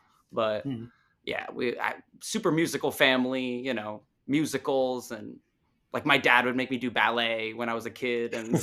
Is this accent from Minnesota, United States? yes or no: no; Los Angeles, California, United States; I was born in LA, born and raised in the Valley.